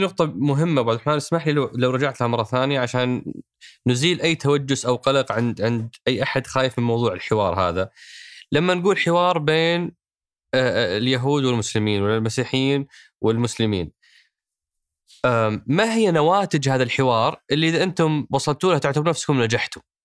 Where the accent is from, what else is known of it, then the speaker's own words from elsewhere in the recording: Saudi Arabia; إحنا كسعودية تتبنى هذا المركز وتموله 8 سنوات